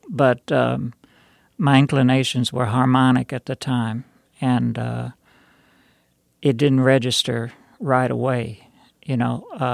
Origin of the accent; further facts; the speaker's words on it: Cincinnati, Ohio, United States; I returned to my hometown, Cincinnati